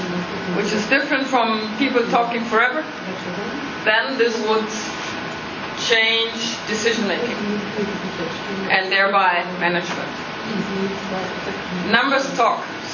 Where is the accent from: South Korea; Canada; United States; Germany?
Germany; English is a second language; I'm from Germany, right?